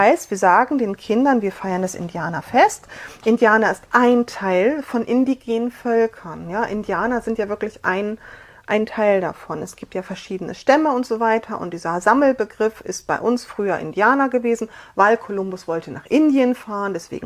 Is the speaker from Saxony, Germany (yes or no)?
yes; Saxony, Germany; ich meine, ich komme aus der Nähe von Radebeul, da ist alles